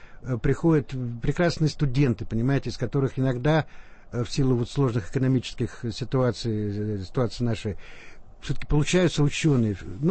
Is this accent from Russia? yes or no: yes; Moscow Oblast, Russia; я вот тоже из Подмосковья, но я ездил в археологический кружок в Москву.